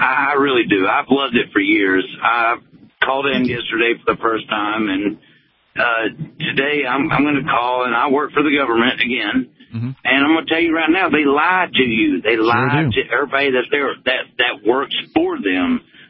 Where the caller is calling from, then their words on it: Chattanooga, Tennessee, United States; from Chattanooga.